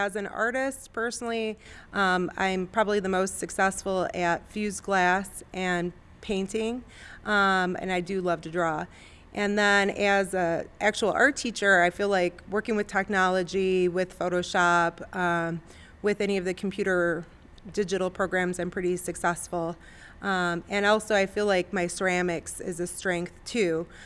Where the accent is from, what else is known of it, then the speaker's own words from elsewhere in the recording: Detroit, Michigan, United States; I grew up in the Metro Detroit area, went to Rochester Public Schools, and I'm very fortunate that I had wonderful art education there too.